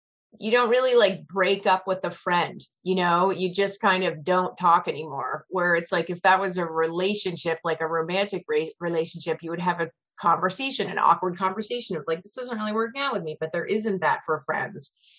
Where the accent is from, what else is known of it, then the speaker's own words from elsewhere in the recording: East Coast, United States; now in California, United States; And moving to California, I'm from the East Coast, and moving to California, my family, like related family, is on the East Coast.